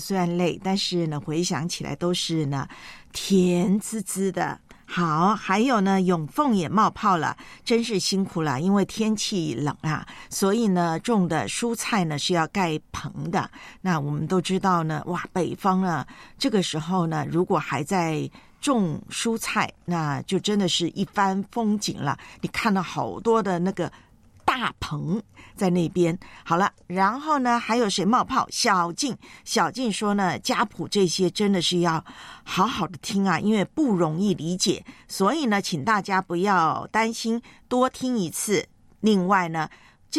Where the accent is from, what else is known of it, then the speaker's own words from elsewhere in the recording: Taiwan; 以后退休能不能在我的老家台湾远程？